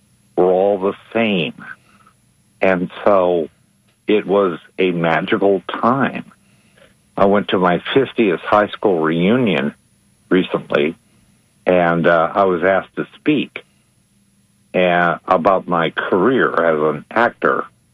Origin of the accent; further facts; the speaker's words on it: Berkeley, California, United States; now in Sarasota, United States; from Sarasota, well, currently. But I grew up in Berkeley, California during the 1960s.